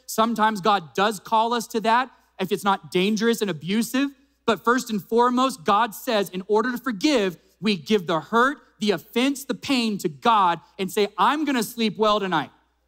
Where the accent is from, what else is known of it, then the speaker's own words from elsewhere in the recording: New Mexico, United States; Anybody say roof? No, we're from New Mexico.